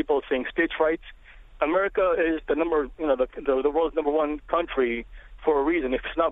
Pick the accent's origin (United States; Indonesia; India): India; I come from India.